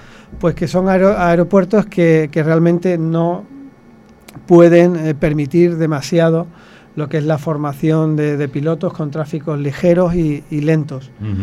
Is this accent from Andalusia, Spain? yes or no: yes; Málaga, Andalusia, Spain; como bien le he dicho antes, yo soy malagueño, llevo muchos años en el aeroclub, desde el año 95